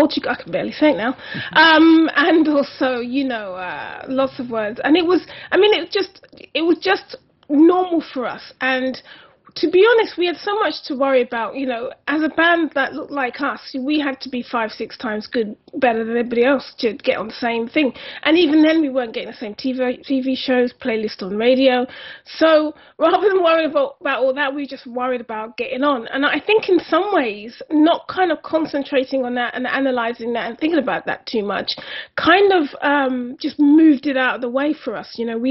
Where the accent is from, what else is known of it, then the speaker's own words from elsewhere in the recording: Brixton, London, United Kingdom; because I'm from Brixton